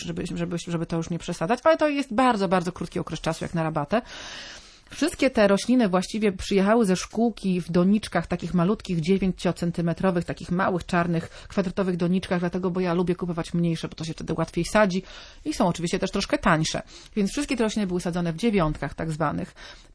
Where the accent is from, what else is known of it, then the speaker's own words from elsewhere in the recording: Pomeranian Voivodeship, Poland; jak to się mówi u nas na Kaszubach, przyszła ściółka. I to była ściółka z kompostowni od nas, z Szadułek.